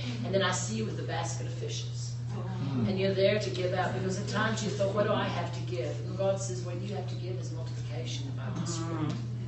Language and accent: English; United States; I'm not from South Africa. I'm from America. I live in Louisville, Kentucky.